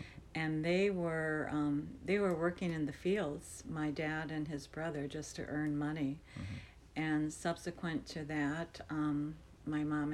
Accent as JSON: {"language": "English", "town": "Glendale", "region": "California", "country": "United States", "tie": "born there", "said": "I was born in Glendale, California, which is Southern California, 1947."}